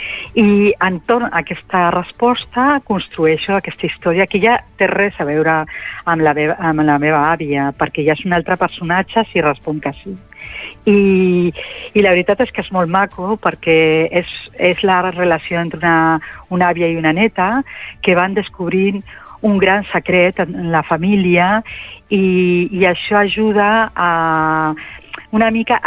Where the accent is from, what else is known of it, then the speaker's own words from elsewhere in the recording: Barcelona, Catalonia, Spain; jo soc de Barcelona, però la meva família, de part del meu pare, creix a Palamós des del 1750